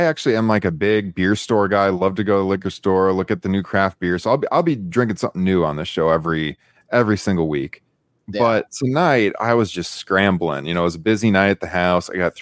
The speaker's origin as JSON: {"language": "English", "region": "Iowa", "country": "United States", "said": "this is Big Grove Brewery out of my home state of Iowa, Iowa City."}